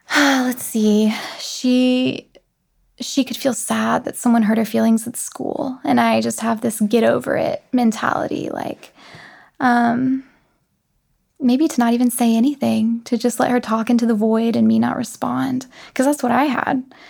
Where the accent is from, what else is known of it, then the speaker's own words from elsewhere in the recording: the South, United States; accent: Southern; Like, I'm from the South originally, and you wouldn't know it to hear my voice.